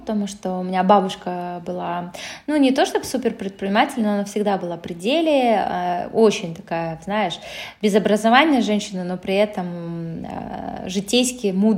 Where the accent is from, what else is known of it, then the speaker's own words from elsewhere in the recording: Shymkent, Kazakhstan; also born or lived in Almaty; я родилась в Шымкенте, это же аж в далеком 90-м году, так что можно угадать, сколько мне лет. И я училась там, я жила там до 9 класса, потом у меня мама решила переехать в Алматы